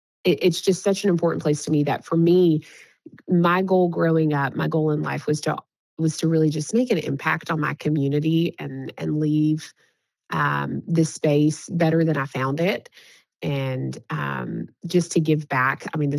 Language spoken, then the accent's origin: English; Knoxville, Tennessee, United States; You know, so I'm born and raised in Knoxville, and I have always said that Knoxville is an incredible place.